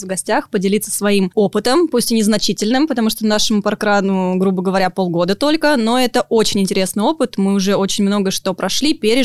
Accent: Tambov, Tambov Oblast, Russia; moved away as an adult; now in Moscow, Russia; Ну, начну с того, что в Тамбове я родилась. Mm-hmm. Это мой родной город, моя уютная маленькая провинция, из которой я поняла, что нужно двигаться дальше, и уехала заниматься журналистикой в Москву.

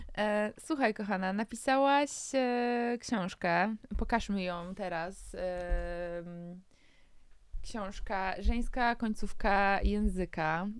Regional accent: Szczecin, West Pomeranian Voivodeship, Poland; Jestem ze Szczecina.

